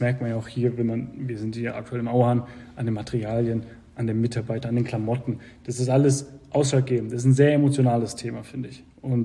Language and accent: German; Waldshut, Baden-Württemberg, Germany; Ich bin aus Waldshutingen. Großteil meiner Familie kommt aus der Schweiz, Luzern. Ich bin in Waldshut groß geworden.